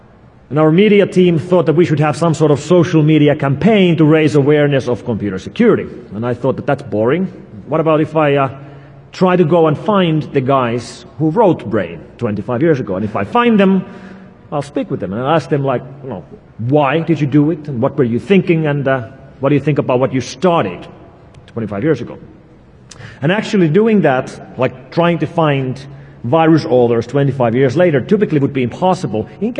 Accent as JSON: {"language": "English", "country": "Finland", "said": "I'm from Finland."}